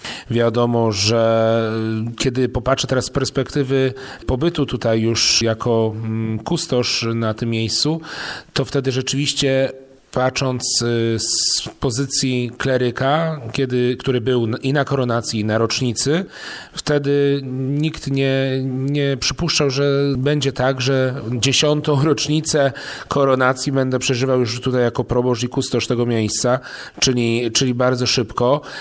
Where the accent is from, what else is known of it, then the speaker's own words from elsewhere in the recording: Ostrów Wielkopolski, Greater Poland Voivodeship, Poland; pochodzę z Ostrowa Wielkopolskiego, a moja mama pochodzi z Kobylina.